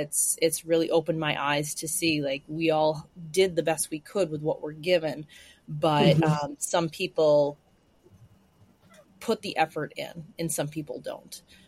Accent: Newburyport, Massachusetts, United States; also born or lived in Salisbury; So I'm from Newburyport. My parents were in the military, so we moved around a lot. We finally settled in Salisbury, Newburyport area.

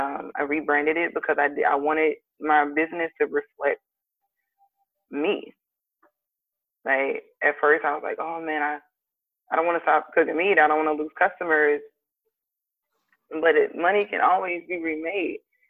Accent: East Coast, United States; now in San Diego, United States; I'm new to San Diego, I'm from the East Coast

